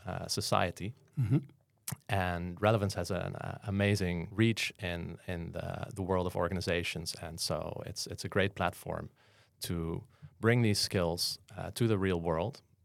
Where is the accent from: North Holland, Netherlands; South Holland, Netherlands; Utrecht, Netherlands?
Utrecht, Netherlands; Amersfoort; English is a second language; I'm from Amersfoort, the Netherlands.